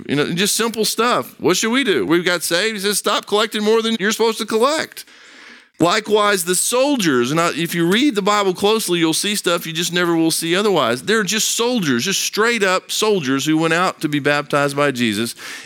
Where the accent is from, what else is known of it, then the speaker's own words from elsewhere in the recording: Brazil; now in United States; I grew up in Brazil.